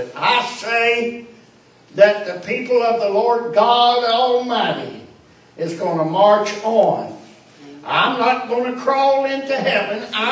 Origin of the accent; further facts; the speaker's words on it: West Virginia, United States; I'm from West Virginia, and you had to stir up the coals